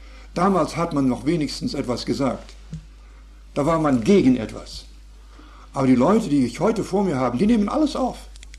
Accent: Canada; German is a second language; als Kanadier habe ich nun mich etwas mehr befassen müssen mit England und so weiter, weil das das war das Land, das uns bestimmt hat.

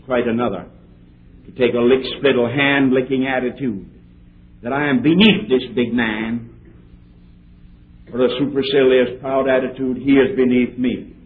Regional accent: Netherlands; accent: Dutch; English is a second language; I don't know whether she understood or not with my Dutch accent.

